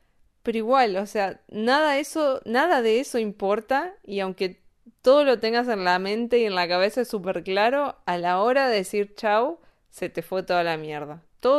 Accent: Bariloche, Río Negro, Argentina; como yo soy de Bariloche, poco estuve en Buenos Aires.

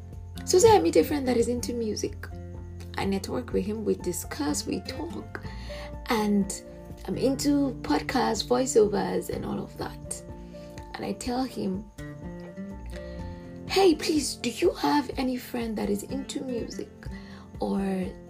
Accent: Nigeria; I'm a Nigerian.

